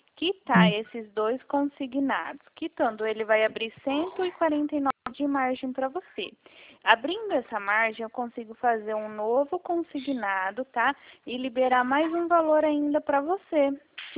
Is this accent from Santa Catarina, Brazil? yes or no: no; Dracena, São Paulo, Brazil; Eu sou de Dracena.